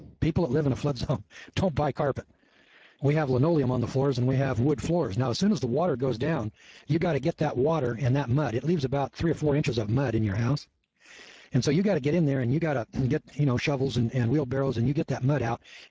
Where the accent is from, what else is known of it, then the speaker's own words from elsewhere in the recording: Loleta, California, United States; Because I'm from Lolita, California, which is in what's known as the Eel River Valley.